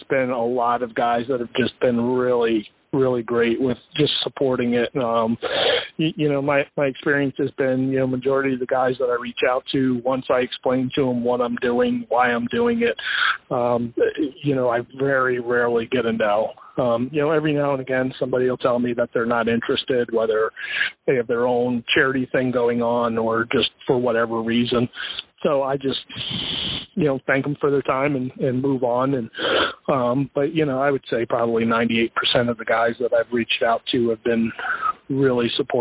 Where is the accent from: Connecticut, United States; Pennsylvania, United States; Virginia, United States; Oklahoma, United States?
Connecticut, United States; So I grew up in Connecticut. I grew up a Mets fan